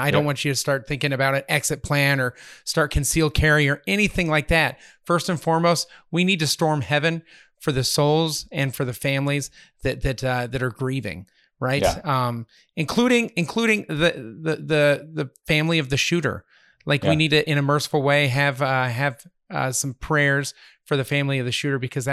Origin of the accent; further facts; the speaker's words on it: Littleton, Colorado, United States; For those of you who don't know my story, I grew up in Littleton, Colorado.